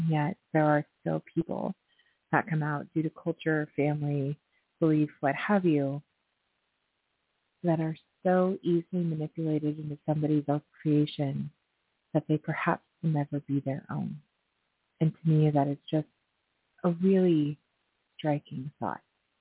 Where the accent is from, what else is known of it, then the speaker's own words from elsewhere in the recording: Pacific Northwest, United States; So often I listen, I'm from the Northwest.